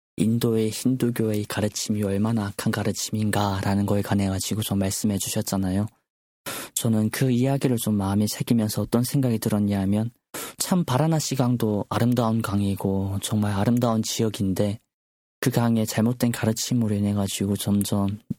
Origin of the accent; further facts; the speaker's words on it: North Korea; 우리의 저 북조선 고향 땅에도